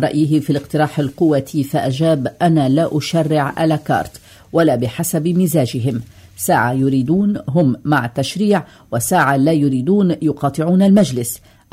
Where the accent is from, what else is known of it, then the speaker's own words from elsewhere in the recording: Lebanon; هل نحن كلبنانيين بأمان لناحية المواد الغذائية؟